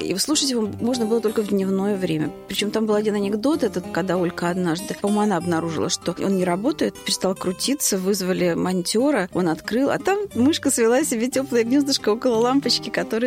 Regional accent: Vologda, Vologda Oblast, Russia; born there; Я родилась в Вологде, куда мои родители поехали по распределению после ленинградской аспирантуры еще аж в 49-м году.

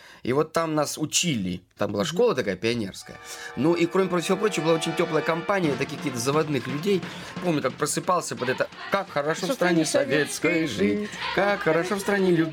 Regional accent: Ukraine; Я вырос на Украине, поэтому, наверное, вспоминаются прежде всего украинские песни.

